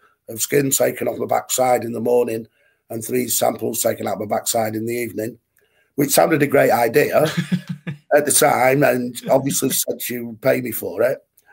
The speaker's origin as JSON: {"language": "English", "town": "Manchester", "region": "North West England", "country": "United Kingdom", "said": "I'm from Manchester."}